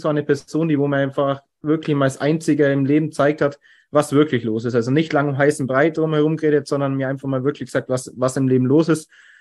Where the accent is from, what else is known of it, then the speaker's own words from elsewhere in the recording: Burggen, Bavaria, Germany; ich bin 23 Jahre jung und komme aus der Nähe von Landsberg an Lech. Also mittlerweile bin ich da sogar hinzogen und komme gebürtig aus Burken, das ist in der Nähe bei Schongau.